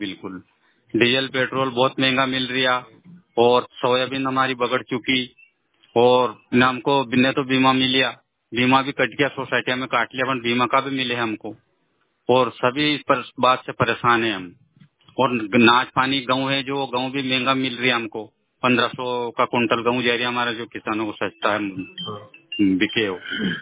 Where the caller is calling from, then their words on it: Rojar Khurd, Madhya Pradesh, India; राजगढ़ जिला और ग्राम रोजर खुर्द से